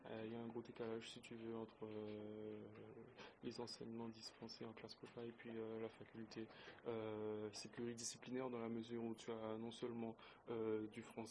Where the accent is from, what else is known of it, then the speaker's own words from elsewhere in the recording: Guadeloupe, France; moved away as an adult; also born or lived in Martinique; now in Aix-en-Provence, France; je suis originaire de Guadeloupe à la base, en fait. J'ai fait 18 ans en Guadeloupe, tiens. Et ensuite, quand j'ai eu mon bac, j'ai fait 2 ans de classe préparatoire en littéraire en Martinique. Et après ces 2 années-là, je suis venu à Aix, en fait.